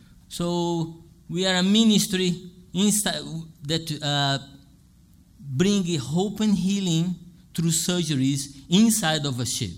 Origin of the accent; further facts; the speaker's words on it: Rio de Janeiro, Brazil; English is a second language; now in Texas, United States; By the way … I'm from Texas, but I was born and raised in Rio de Janeiro.